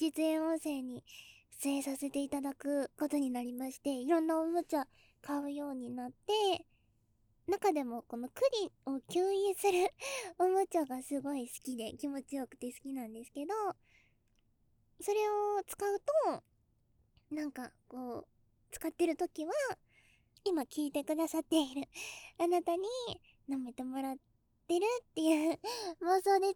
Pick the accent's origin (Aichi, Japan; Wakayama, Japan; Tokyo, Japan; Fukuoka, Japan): Tokyo, Japan; 東京生まれ東京育ちの A 型、